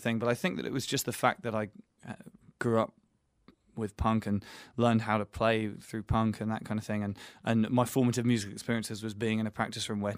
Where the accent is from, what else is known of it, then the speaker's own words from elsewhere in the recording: England, United Kingdom; and we're both English.